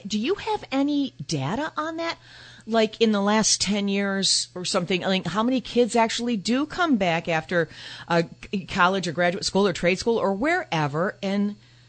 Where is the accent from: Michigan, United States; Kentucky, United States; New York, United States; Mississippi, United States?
Michigan, United States; Detroit; now in Grand Rapids, United States; I grew up in the Metro Detroit area and I live in Grand Rapids. I drive here every morning.